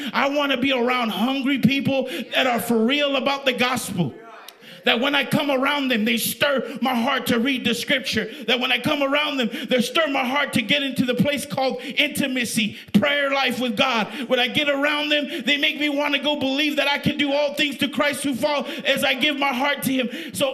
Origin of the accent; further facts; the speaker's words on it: West Coast, United States; I come from the West Coast.